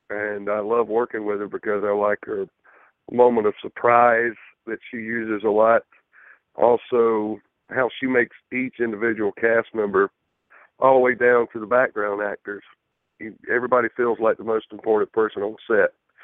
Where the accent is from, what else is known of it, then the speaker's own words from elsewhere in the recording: the South, United States; accent: Southern; that's a big thing for me as a Southern actor, as you can tell by my accent.